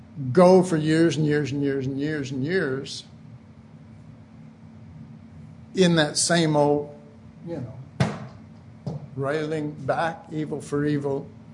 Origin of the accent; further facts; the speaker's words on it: Oak Cliff, Texas, United States; I grew up in Oak Cliff, and it was rough, rough, rough. And there were gangs and all this kind of stuff.